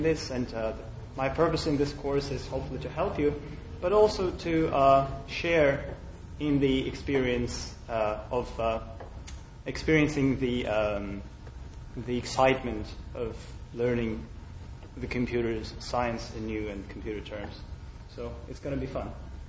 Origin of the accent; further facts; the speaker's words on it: Russia; English is a second language; I am coming from Russia, but I'm not actually your typical hacker who's been surrounded by machines since age 3 and just hacks away.